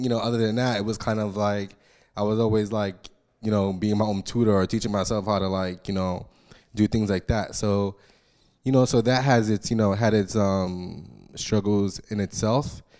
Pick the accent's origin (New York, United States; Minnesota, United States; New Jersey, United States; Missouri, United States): New York, United States; Brooklyn; Like you said, I'm Haitian descent, and like growing up in Brooklyn, I've always kind of it was always a thing to like run away to the city.